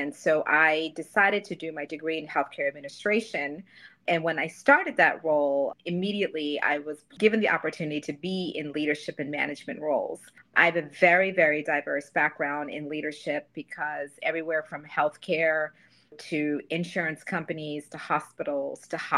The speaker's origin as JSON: {"language": "English", "town": "Philadelphia", "region": "Pennsylvania", "country": "United States", "tie": "born or raised there", "also_born_or_lived": "India", "lives_now": "Dallas, United States", "said": "Well, I'm originally from India and I was raised in the Northeast. I'm from Philadelphia, actually, and started my college and my leadership journey in Boston, Massachusetts. Now I am living in Dallas, Texas"}